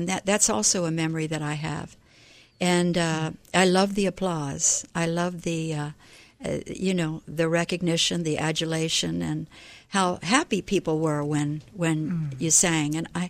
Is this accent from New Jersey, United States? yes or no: no; Miami, Florida, United States; also born or lived in Baltimore; brought us down from Baltimore, and I was raised in Miami. First in Kendall, and then South Miami, and graduated from Hialeah High School in the 60s, early 60s.